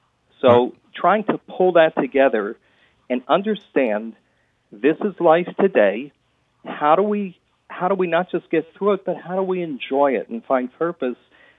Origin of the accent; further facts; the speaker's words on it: Minnesota, United States; I'm a Minnesotan, but still a city kid